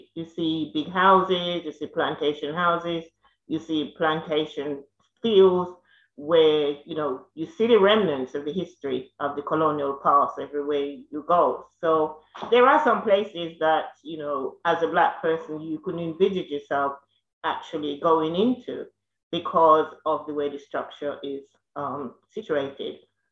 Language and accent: English; Jamaica; now in London, United Kingdom; I was born in Jamaica, and I live with my grandmother in a very close-knit community